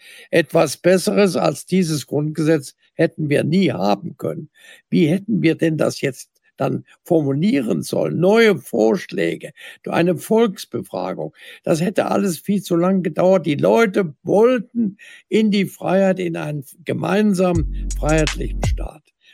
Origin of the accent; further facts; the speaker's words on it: Dresden, Saxony, Germany; in meiner Heimatstadt Dresden